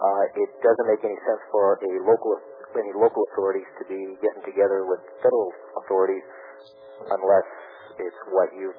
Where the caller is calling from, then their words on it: Los Angeles, California, United States; I'm calling from Los Angeles.